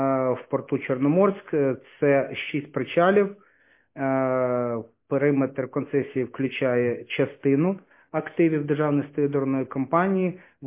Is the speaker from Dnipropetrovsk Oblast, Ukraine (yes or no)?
no; Mariupol, Donetsk Oblast, Ukraine; born there; Народився в Маріуполі, дуже багато років, біля 13 років працював.